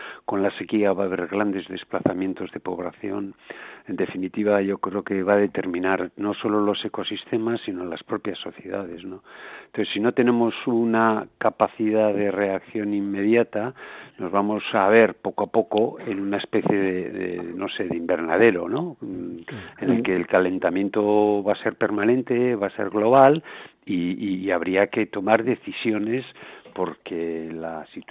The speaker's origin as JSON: {"language": "Spanish", "town": "Bilbao", "region": "Basque Country", "country": "Spain", "said": "que soy del norte, que soy de Bilbao, que quiero ver llover"}